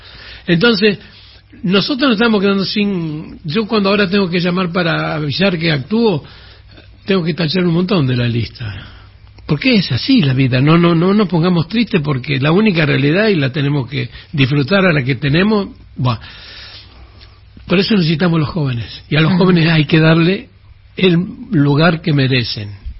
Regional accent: San Francisco, Córdoba, Argentina; San Francisco a mí me apoyó siempre. O sea, yo he sido profeta en mi tierra.

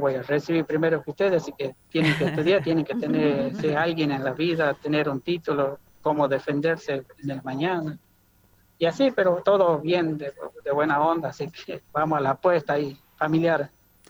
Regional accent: Luis Burela, Salta, Argentina; Mi pueblo se llama Luis Burela, corresponde al departamento de Anta, uh-huh. municipio de General Pizarro.

